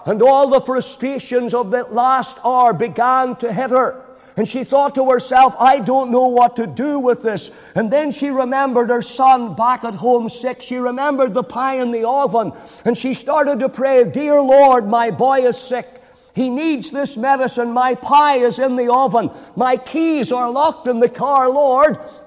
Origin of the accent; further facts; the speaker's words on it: Banbridge, Northern Ireland, United Kingdom; I remember coming in to our house late on a Saturday night. My dad was the local barber in Banbridge.